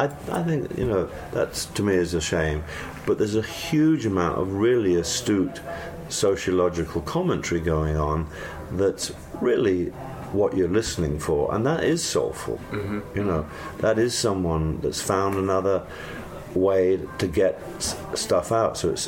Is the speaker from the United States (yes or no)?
no; England, United Kingdom; We as young English lads were very unfairly, I think, oh, don't go out in the street in New York, you're going to get mugged.